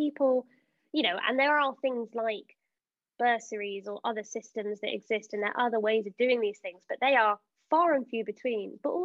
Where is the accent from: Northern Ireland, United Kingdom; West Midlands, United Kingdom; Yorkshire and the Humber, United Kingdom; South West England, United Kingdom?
South West England, United Kingdom; Bristol; now in London, United Kingdom; I'm British. I'm pretty standard British, relatively boring, born in London, raised in Bristol, live in London again.